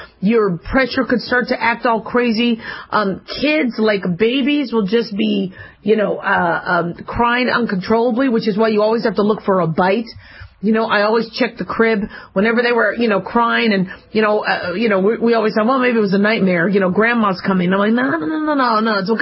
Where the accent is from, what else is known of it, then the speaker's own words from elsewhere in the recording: Arizona, United States; also born or lived in Las Vegas; Now, I grew up in Arizona and I grew up in Vegas, so scorpions, really don't seem to scare me that much